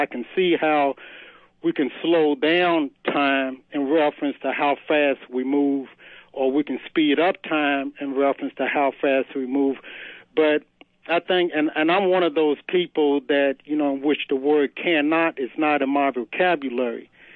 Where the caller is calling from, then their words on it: Louisville, Kentucky, United States; from Louisville.